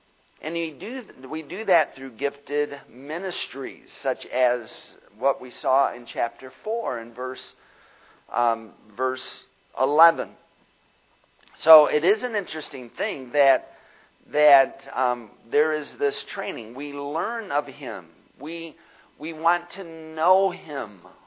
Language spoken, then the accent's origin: English; Michigan, United States; "Where are you from?" "Michigan." "Well, I'm from Michigan."